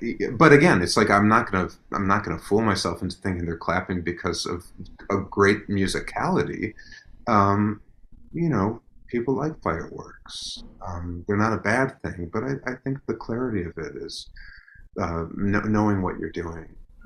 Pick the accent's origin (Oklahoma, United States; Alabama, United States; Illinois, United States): Illinois, United States; Chicago; he was a Chicago guy and I grew up in Chicago